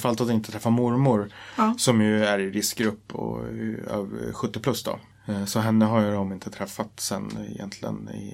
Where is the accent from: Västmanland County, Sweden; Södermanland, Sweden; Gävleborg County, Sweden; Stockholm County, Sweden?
Södermanland, Sweden; Katrineholm; Jag kommer från Katrineholm.